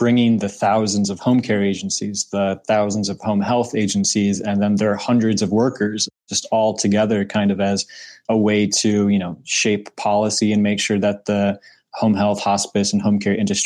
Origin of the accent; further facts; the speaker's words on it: Chicago, Illinois, United States; I am from the Chicagoland area, so I'm among the group of people out there who says NAC instead of NOC as president.